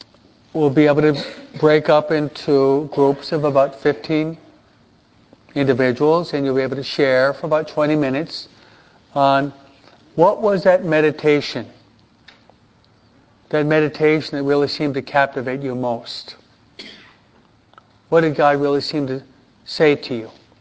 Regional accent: New York, United States; He's from Memphis. I'm from New York.

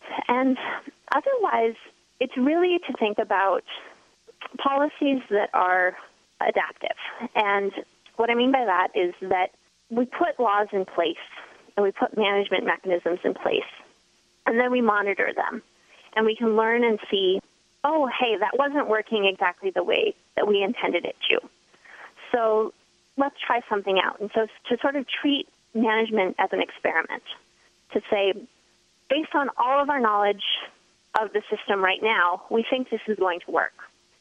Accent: Taos, New Mexico, United States; I know growing up in Taos, if there was a low snow year, we had a lot less people show up.

